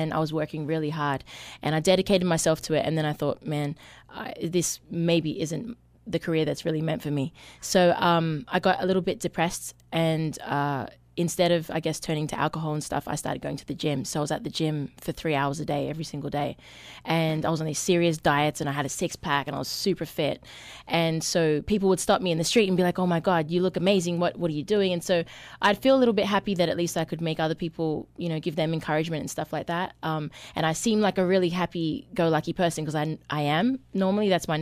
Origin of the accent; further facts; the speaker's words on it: Australia; when I was younger growing up in Australia